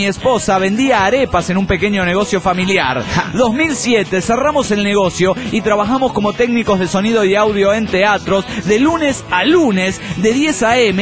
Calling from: Torreón, Coahuila, Mexico; de Torreón, Coahuila, México.

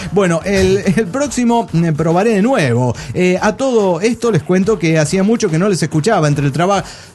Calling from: Dallas, Texas, United States; de Dallas, Texas.

